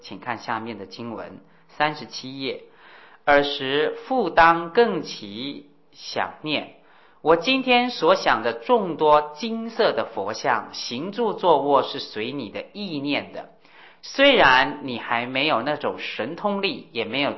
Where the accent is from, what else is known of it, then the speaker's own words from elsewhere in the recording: Taipei, Taiwan; 不是只有我们台北人才修，无量无边的世界